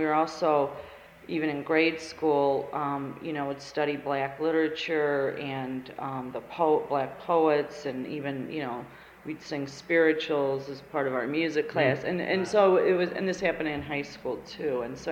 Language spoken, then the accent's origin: English; St. Louis, Missouri, United States; I grew up in St. Louis, Missouri, early 50s, 60s, and I think that our parents, my parents definitely influenced my worldview.